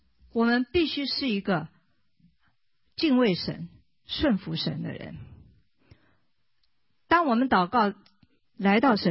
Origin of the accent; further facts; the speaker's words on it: China; 尤其我们中国人，面子，面子问题